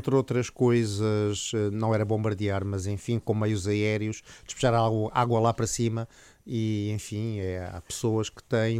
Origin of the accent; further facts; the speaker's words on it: Lisbon, Portugal; eu cresci ali, portanto, eu nasci ali perto, eu nasci no Príncipe Real, andei muito para aquelas bandas